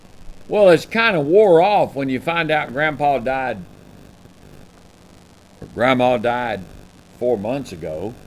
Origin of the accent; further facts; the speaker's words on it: Houston, Texas, United States; As a boy, a young man, I went to baseball games. I grew up in Houston